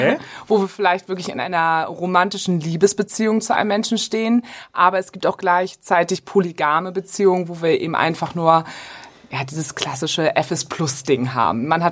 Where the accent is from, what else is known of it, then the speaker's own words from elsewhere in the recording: Hamburg, Germany; Wir kommen aus Hamburg, da muss ein Anker da sein.